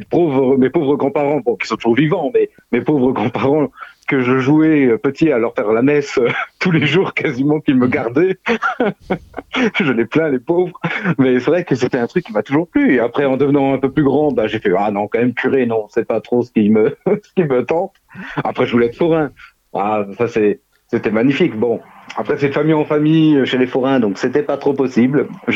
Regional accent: Grand Est, France; chez moi dans mon petit village de Moselle, puisque je suis de Moselle.

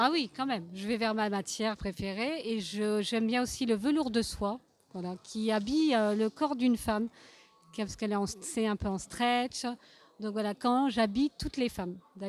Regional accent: Cannes, Provence-Alpes-Côte d'Azur, France; je suis originaire de la ville de Cannes

